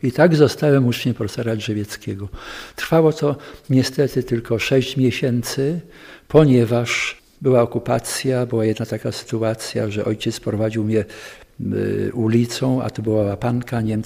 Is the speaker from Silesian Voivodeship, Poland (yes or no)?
yes; Częstochowa, Silesian Voivodeship, Poland; Także jestem takim Ślązakiem częstochowskim.